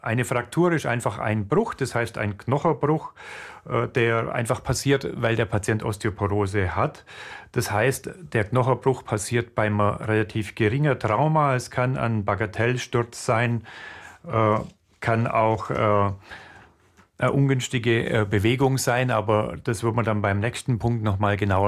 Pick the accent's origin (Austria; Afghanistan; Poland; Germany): Germany; now in Switzerland; Ich komme aus Deutschland, man hört schon.